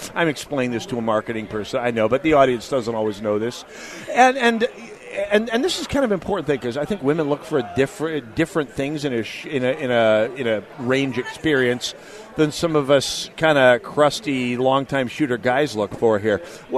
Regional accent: North Dakota, United States; At least when I was growing up in North Dakota, she'd already be out on the fully automatic.

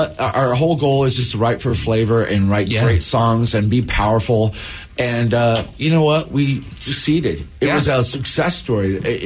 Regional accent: Alaska, United States; We're both from Alaska.

